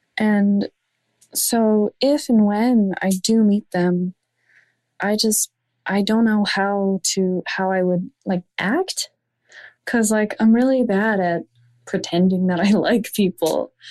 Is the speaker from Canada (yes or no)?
yes; Canada; I'm 18 years old. I'm from Canada.